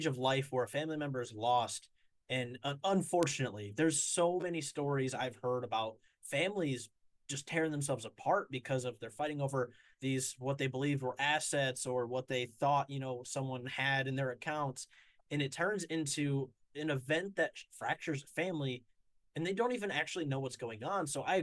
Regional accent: Battle Creek, Michigan, United States; I'm actually from Battle Creek, Michigan.

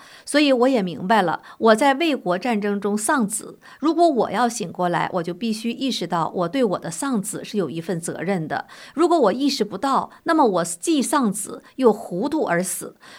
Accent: China; 因为我们从大陆出来的人受了共产党洗脑呢

